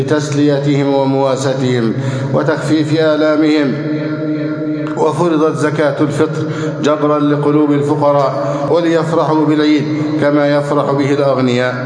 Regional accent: Egypt

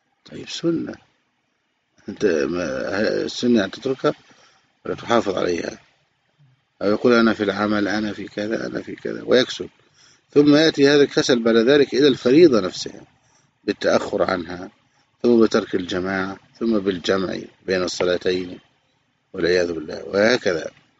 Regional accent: Egypt; يعني هذه صارت ظاهرة عندنا في مصر خاصة

